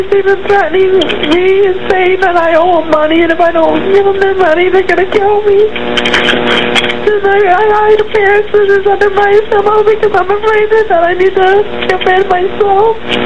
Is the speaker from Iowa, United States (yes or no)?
yes; Des Moines, Iowa, United States; I'm a runaway from Des Moines, Iowa, and I'm in big trouble.